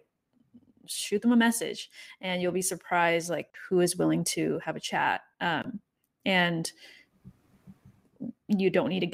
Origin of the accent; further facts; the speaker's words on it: California, United States; I was from the Valley, like peak Silicon Valley, VC, all of that stuff.